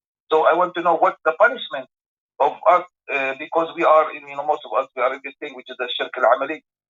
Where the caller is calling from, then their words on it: New York, United States; We are here from New York. We are calling you and we are seeing you on the screen